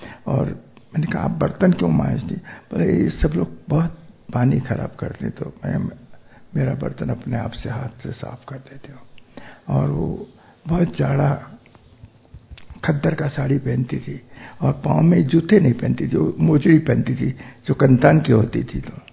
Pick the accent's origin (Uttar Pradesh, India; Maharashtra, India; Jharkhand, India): Maharashtra, India; Mumbai; born there; और हम बम्बई में पैदा हुए थे, और हर वेकेशन में पालनपुर जाते थे मामा के घर